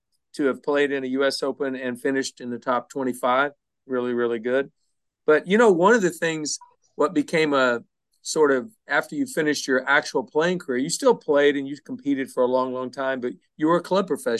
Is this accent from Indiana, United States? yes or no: no; Oklahoma, United States; Growing up in Oklahoma, I had to hit those shots all the time.